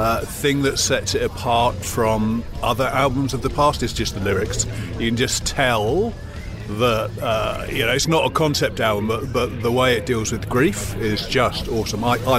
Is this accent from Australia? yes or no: yes; Sydney, New South Wales, Australia; From Sydney, just about 3 miles away.